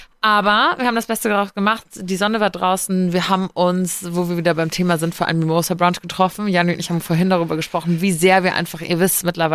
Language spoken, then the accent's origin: German; Giessen, Hesse, Germany; wie das hier in Gießen, so in meiner Heimatstadt so ist, samstags ist immer Markt.